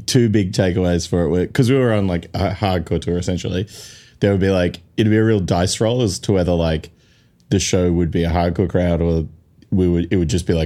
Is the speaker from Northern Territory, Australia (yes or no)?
no; Canberra, Australian Capital Territory, Australia; But growing up in Canberra, like every show was a mixed bill show.